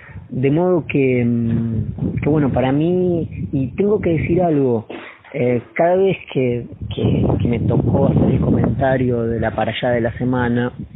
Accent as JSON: {"language": "Spanish", "country": "Argentina", "said": "ya que estaba en España y ahora mismo estoy en Cádiz, recomendar a una, y como soy argentino"}